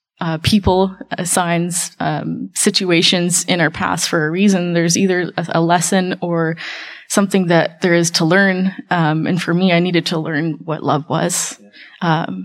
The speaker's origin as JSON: {"language": "English", "town": "Summerland", "region": "British Columbia", "country": "Canada", "tie": "born or raised there", "said": "I grew up in Summerland. My grandpa was the principal of the high school out in Summerland years and years ago, so we were locals there."}